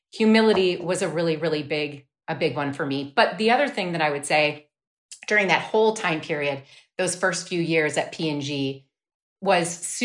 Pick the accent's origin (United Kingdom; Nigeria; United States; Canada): United States; Wisconsin; I grew up in Wisconsin. I went to University of Wisconsin-Madison.